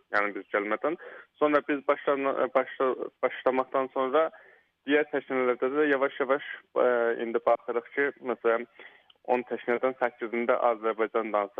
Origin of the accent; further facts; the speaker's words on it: Naqadeh, West Azerbaijan, Iran; also born or lived in Urmia; Mən yox, Sulduzda doğuldum da 16-17 yaşımda Urmiya köçdüm